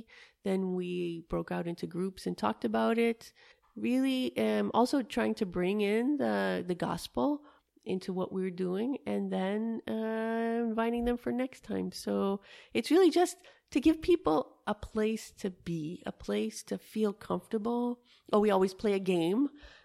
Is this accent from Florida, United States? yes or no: no; New Orleans, Louisiana, United States; I grew up in New Orleans, and so in college, I said, if I graduate with honors, that's something big.